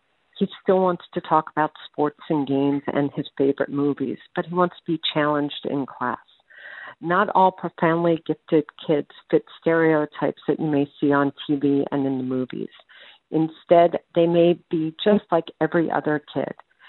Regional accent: Pennsylvania, United States; I'm from Pennsylvania, and I'm the parent of a profoundly gifted kid.

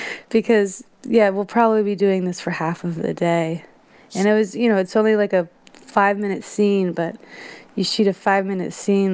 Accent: New Jersey, United States; now in Tennessee, United States; I grew up in Jersey, and I decided to move to Tennessee to pursue music

